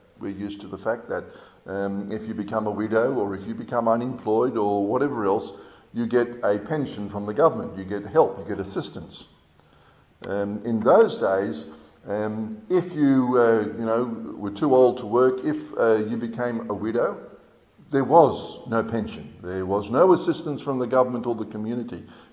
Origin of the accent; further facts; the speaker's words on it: Sydney, New South Wales, Australia; when I grew up in Sydney, it was required.